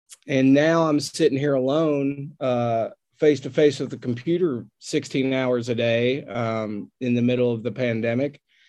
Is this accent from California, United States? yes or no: no; Newport, Kentucky, United States; without knowing I'm from Newport, Kentucky